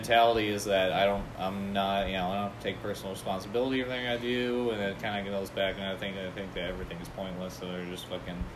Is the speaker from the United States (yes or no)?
yes; Vermont, United States; I grew up in Vermont, and the opioid epidemic destroyed a lot of the smaller towns.